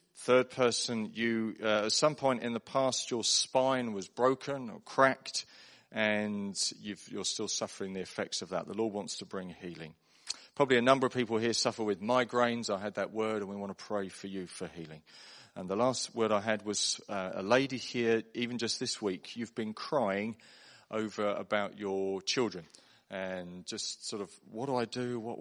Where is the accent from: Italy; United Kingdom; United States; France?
United Kingdom; Now, I know because I'm British